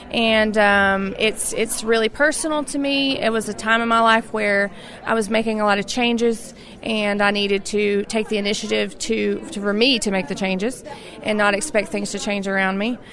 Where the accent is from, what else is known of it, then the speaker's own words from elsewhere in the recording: Kentucky, United States; now in Nashville, United States; I live in Nashville now, but I'm from Kentucky originally.